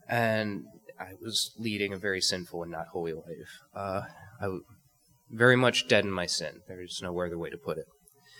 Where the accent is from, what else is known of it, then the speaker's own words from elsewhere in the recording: Dundee, Illinois, United States; and, well, I was born and raised in Dundee, Illinois, my entire life. I have never really lived outside the state. I was raised as a Christian.